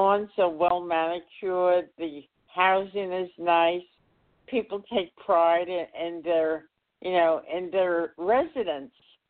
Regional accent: New York, United States; now in Albany, United States; Yeah, I'm originally from Long Island, but I was born in Queens. I grew up on Long Island, and I moved here in the Capital District in the early 80s.

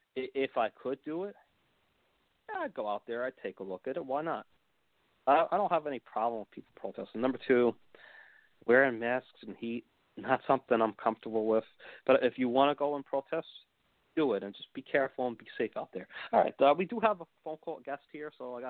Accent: New York City, New York, United States; I'm from New York. I'm from Staten Island, New York.

